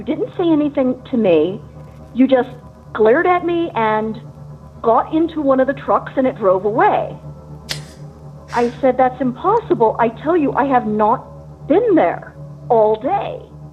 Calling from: San Diego, California, United States; calling in from San Diego, California.

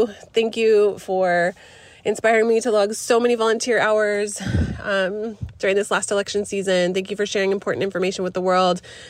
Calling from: Portland, Oregon, United States; I'm calling from Portland, Oregon.

